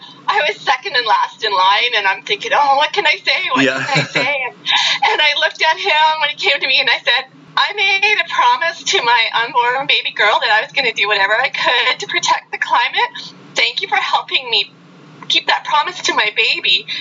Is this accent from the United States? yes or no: no; Niagara Falls, Ontario, Canada; now in Sudbury, Canada; I live in Sudbury, Ontario, and I grew up in southern Ontario. I grew up specifically in Niagara Falls.